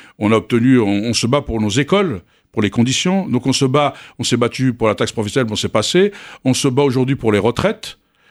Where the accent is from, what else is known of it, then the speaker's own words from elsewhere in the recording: Bonneuil-sur-Marne, Île-de-France, France; also born or lived in Algeria / Saint-Maur-des-Fossés; J'ai grandi à Bonneuil. Moi, c'est ma ville. J'ai grandi. Je suis arrivé petit d'Algérie, j'ai débarqué à Champigny, Saint-Maur, et après je suis arrivé à Bonneuil, et j'ai jamais quitté cette ville.